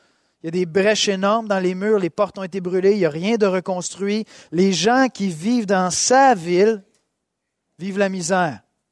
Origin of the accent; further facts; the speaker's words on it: Montreal, Quebec, Canada; Moi, je suis un gars de Montréal, je suis né à l'hôpital Saint-Luc, la rive sud, c'est mon patelin.